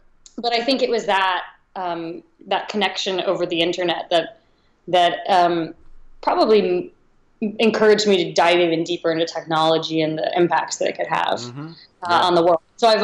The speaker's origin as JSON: {"language": "English", "region": "Kansas", "country": "United States", "tie": "born or raised there", "said": "I mean, I loved growing up in Kansas. It was an awesome place to grow up"}